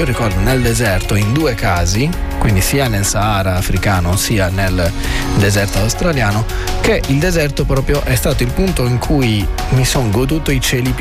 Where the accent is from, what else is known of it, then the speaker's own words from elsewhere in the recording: Sardinia, Italy; però pensiamo un attimo a noi che siamo sardi